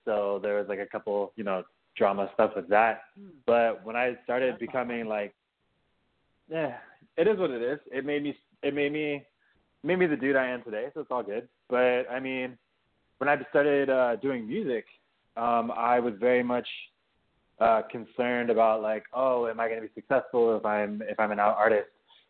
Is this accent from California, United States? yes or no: yes; California, United States; I grew up in the Bay Area, just out of San Francisco